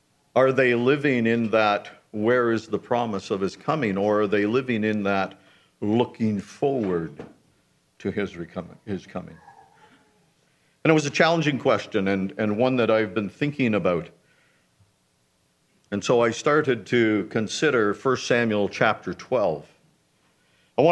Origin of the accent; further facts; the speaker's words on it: North Bay, Ontario, Canada; I'm from North Bay, and I'm busy.